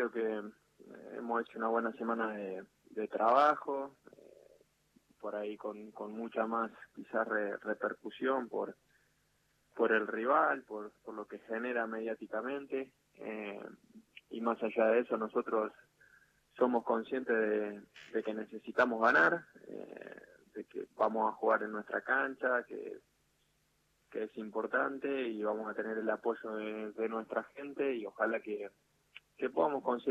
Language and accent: Spanish; La Borde, Córdoba, Argentina; born there; En La Borde. La Borde, provincia de Córdoba, un pueblo al sureste de la provincia, de 6.000 habitantes más o menos. Y bueno, después cuando fui a hacer inferiores en Belgrano, ya mi familia se radicó en Carlos Paz